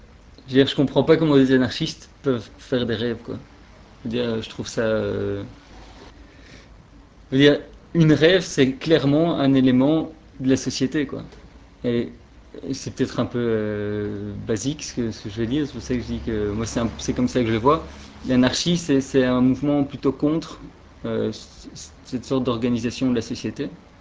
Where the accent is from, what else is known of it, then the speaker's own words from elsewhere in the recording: Belgium; Et chez nous, en Belgique, justement, quand on voit la police et tout, tout est tellement cool.